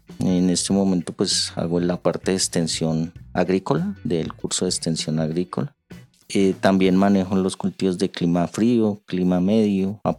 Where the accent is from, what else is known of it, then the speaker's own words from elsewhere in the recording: Sogamoso, Boyacá, Colombia; moved away as an adult; now in Bogotá, Colombia; cuando salí de la universidad, yo soy de Sogamoso, Boyacá, migré, digamos que por opciones de trabajo hacia Bogotá